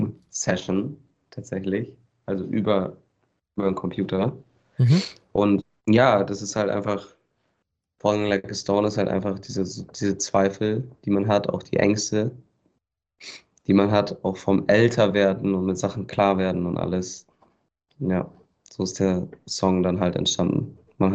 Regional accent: Lohne, Lower Saxony, Germany; Und ich komme ja aus Lohne. Lohne ist ja 99% ist das einfach nur Acker und Feld.

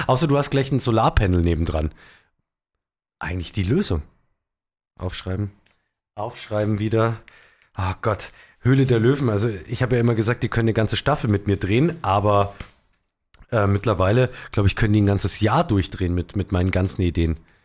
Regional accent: Bavaria, Germany; Halsgrat, wie es bei uns in Bayern heißt.

